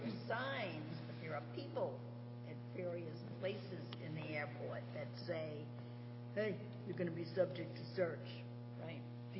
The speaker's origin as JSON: {"language": "English", "region": "New York", "country": "United States", "said": "when I drive in Wisconsin and I'm from New York"}